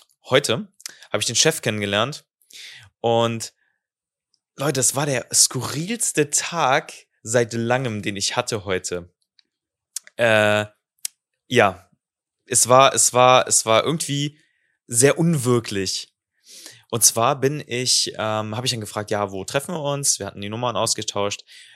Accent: Aspich, Rhineland-Palatinate, Germany; Ich komm aus dem Rheinland. Nee, eigentlich komme ich aus dem Westerwald, aus Aspich. Und deswegen sage ich das Remis, ja?

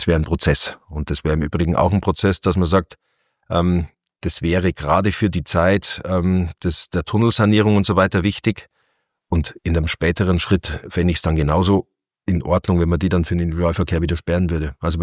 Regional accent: Winzer, Bavaria, Germany; Ich komme aus Winzer, da wäre es natürlich eine große Entlastung.

